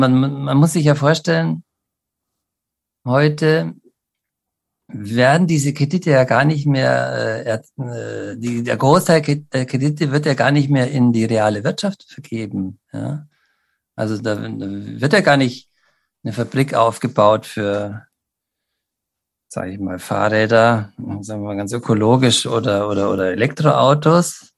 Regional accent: Pullach, Bavaria, Germany; Und dem Ort, wo ich stamme ja ursprünglich aus dem Landkreis München, ja, haben Sie am Anfang schon gesagt, da war ich auch mal Kreis- und Gemeinderat, aus Pullach komme ich. Sehr schöne Gemeinde im Isartal.

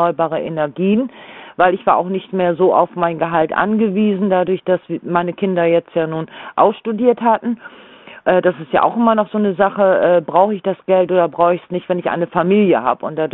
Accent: Lower Saxony, Germany; ich komme ja aus Ostfriesland

